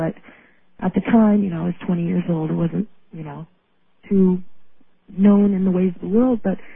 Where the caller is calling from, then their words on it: Reno, Nevada, United States; I'm calling from Reno.